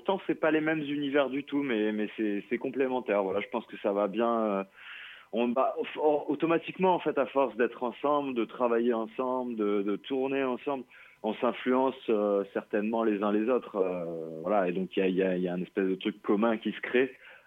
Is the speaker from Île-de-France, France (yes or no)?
yes; Île-de-France, France; now in Aix-en-Provence, France; Alors, en fait, j'ai grandi en région parisienne et aujourd'hui, j'habite à Aix-en-Provence.